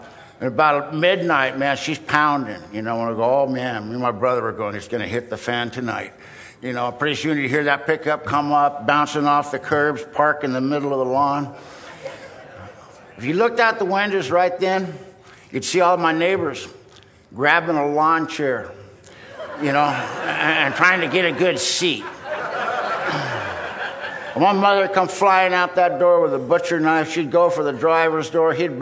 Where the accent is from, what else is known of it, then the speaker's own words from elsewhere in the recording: Vista, California, United States; I was raised in Vista, California.